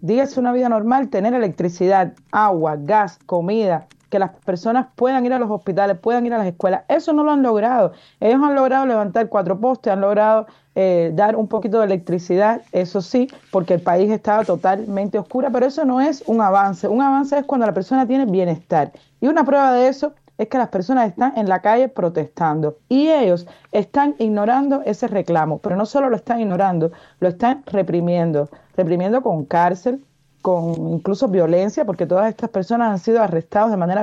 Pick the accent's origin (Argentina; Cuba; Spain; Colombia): Cuba; que somos los cubanos